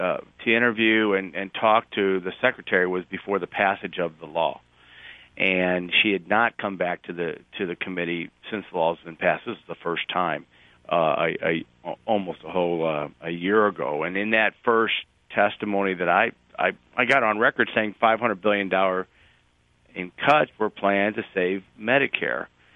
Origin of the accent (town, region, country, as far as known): Illinois, United States